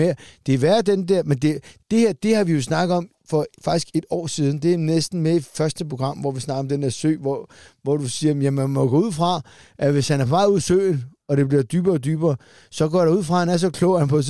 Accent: Solrød, Zealand, Denmark; dernede i Solrød, hvor jeg er fra, der er noget, der hedder Kalkgraven.

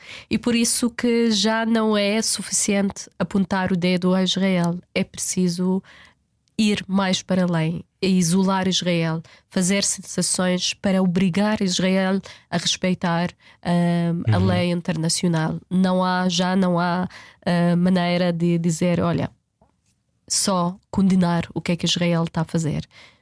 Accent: West Bank, Palestine; Portuguese is a second language; Da Cisjordânia, eu sou da Cisjordânia e não sou permitida ir nem às 48 nem a Gaza.

